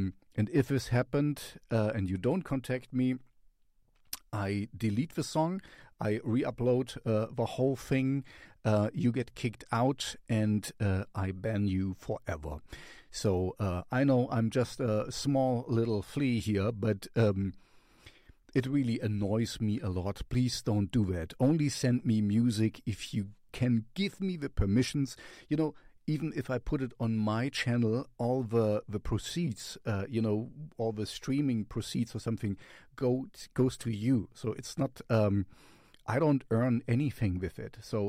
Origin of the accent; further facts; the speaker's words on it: Helsinki, Uusimaa, Finland; English is a second language; We are from Helsinki, from Finland.